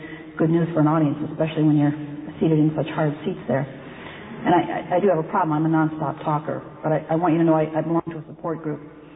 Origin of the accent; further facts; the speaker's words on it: Warren, Pennsylvania, United States; I grew up in Pennsylvania, in Warren, Pennsylvania. It's not so far away.